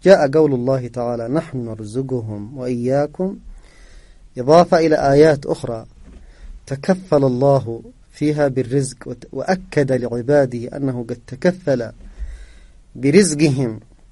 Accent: Yemen; ونحن كشعب يمني نعاني من العدوان

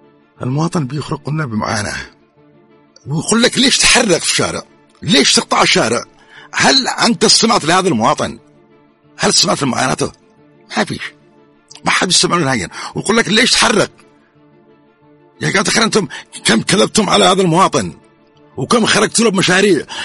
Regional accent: Hadhramaut, Yemen; أنا ابن الوطن الحر، أنا ابن حضرموت الحر

